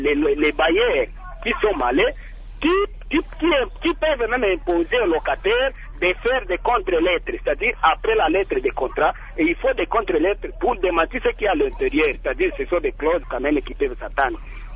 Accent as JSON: {"language": "French", "town": "Bukavu", "region": "South Kivu", "country": "DR Congo", "said": "Ici chez nous à Bukavu, nous avons plusieurs ménages."}